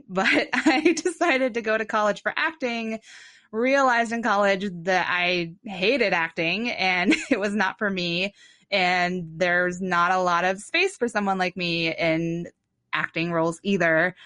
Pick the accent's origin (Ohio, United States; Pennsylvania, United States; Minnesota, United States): Ohio, United States; Mansfield; I'm from Mansfield, Ohio, and there's actually a really robust arts community there